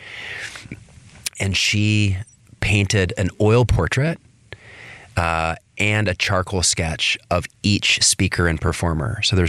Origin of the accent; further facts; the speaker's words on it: Vancouver, British Columbia, Canada; I've been to the Big TED Conference in Vancouver, British Columbia, my hometown.